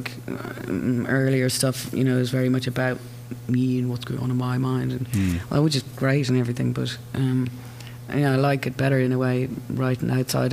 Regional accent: Ireland; I guess, again, as an Irish person, once you tackle the Irish traditional songs

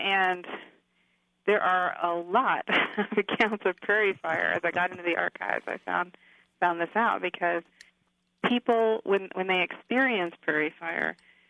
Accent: Augusta, Kansas, United States; The Wheaton story, it strikes me because that's the part of Kansas I'm from. I'm from Augusta, which is right near El Dorado.

